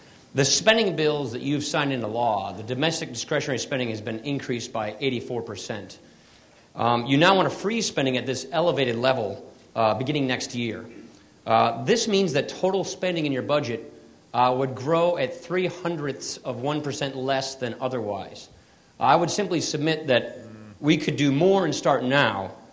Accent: Wisconsin, United States; I have a proposal with my home state Senator Russ Feingold, bipartisan proposal, to create a constitutional version of the line item veto.

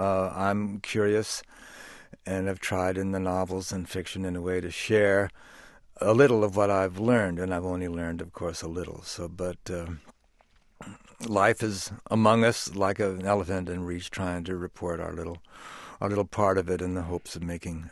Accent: Pennsylvania, United States; there were a lot of former basketball players in my environment while growing up in Pennsylvania

